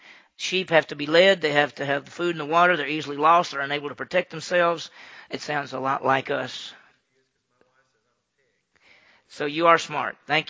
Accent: Meridian, Mississippi, United States; Well, I did not grow up in a rural area. I grew up in Meridian, Mississippi, which is about 45,000, so I'm a city person.

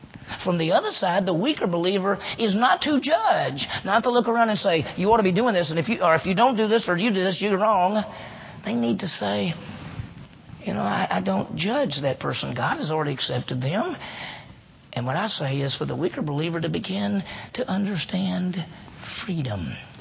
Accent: Mississippi, United States; In fact, when I grew up in Mississippi and I started being involved with some churches or being involved with the church, I met people who said any dancing at all is wrong.

